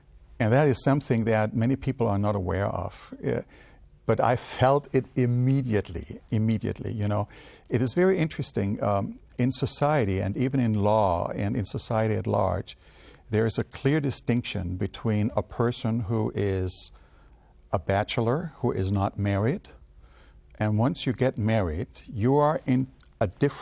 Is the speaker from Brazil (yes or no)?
no; Germany; moved away as an adult; now in United States; I was born and raised in Germany and just recently, a couple of years ago, transitioned to the United States.